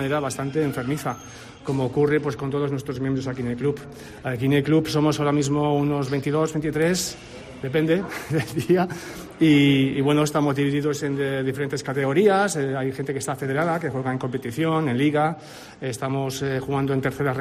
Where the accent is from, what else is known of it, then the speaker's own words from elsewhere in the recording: southeast, Germany; yo nací en Alemania, me crié en Alemania, y en Alemania el tenis de mesa es un deporte muy popular. Yo me crié en un pueblecito del sureste, bueno, alemán